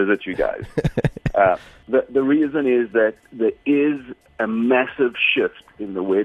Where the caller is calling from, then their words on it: Cape Town, Western Cape, South Africa; I'm sitting in Cape Town.